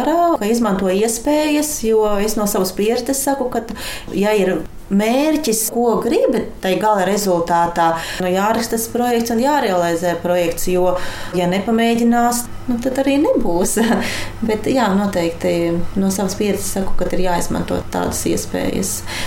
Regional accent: Riga, Latvia; moved away as an adult; Mēs no Rīgas ar māsu tikāmies šeit ar klases biedriem.

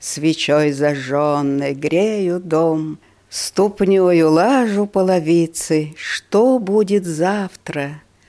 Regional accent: Siberia, Russia; now in Daugavpils, Latvia; я сибирячка, родилась в предгорьях Саян, и мы с Сильвой учились в одной маленькой деревенской школе

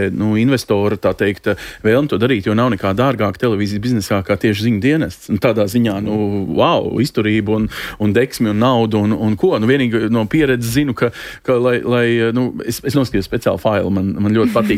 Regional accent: Riga, Latvia; ja es tā vienkāršoti drīkstētu pateikt, kā lepnais rīdzinieks, ja?

